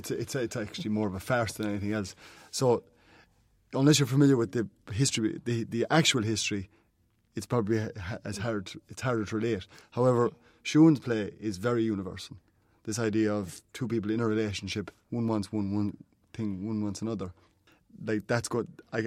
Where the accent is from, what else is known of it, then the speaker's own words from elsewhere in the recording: Ireland; as Irish people, we will relate to much of the content of those letters